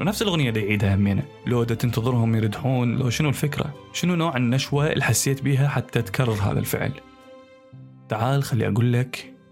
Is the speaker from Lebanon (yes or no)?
no; Iraq; لذلك بصفتي عراقي على هذا البودكاست من حقي أتساءل